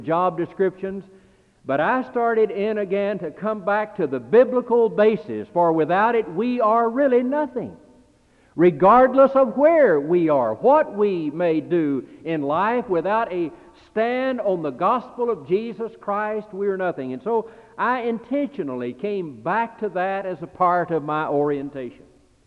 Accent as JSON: {"language": "English", "region": "the South", "country": "United States", "said": "I was from the South, and I knew that someone was to take me home for lunch."}